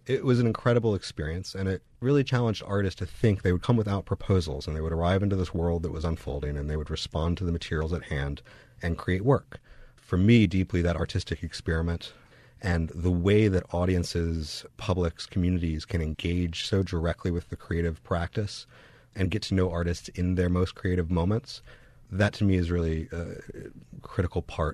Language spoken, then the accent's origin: English; Atlanta, Georgia, United States; now in Greensboro, United States; I grew up in Atlanta, Georgia, went to school in Philadelphia, and moved down to Greensboro, North Carolina